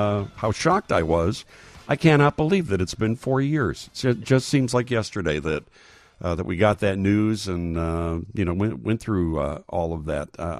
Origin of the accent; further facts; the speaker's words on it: Chicago, Illinois, United States; when people hear that I'm from Chicago